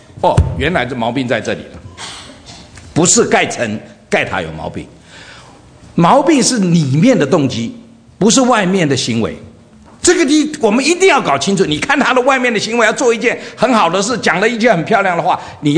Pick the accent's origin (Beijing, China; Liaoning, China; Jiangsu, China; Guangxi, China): Jiangsu, China; Dongtai; 我在江苏省，我老家是东台